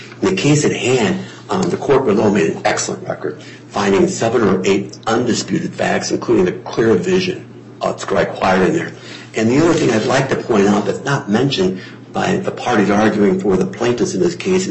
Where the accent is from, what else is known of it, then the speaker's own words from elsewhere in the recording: Delavan, Illinois, United States; I will just state that I grew up on Illinois Route 122 near Delavan, a farming area.